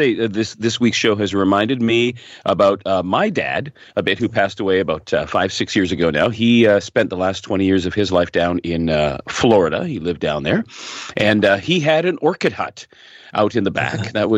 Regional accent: Hamilton, Ontario, Canada; we're going to go directly to the city of Guelph, just north of Hamilton, my hometown.

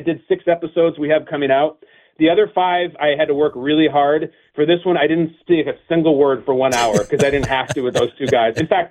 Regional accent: Chicago, Illinois, United States; Listen, I'm from Chicago. I born and raised in Chicago.

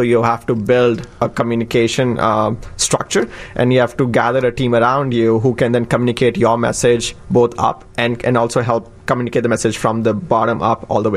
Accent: New Delhi, Delhi, India; now in United States; We grew up in New Delhi, India, so we came here to the U.S. Together

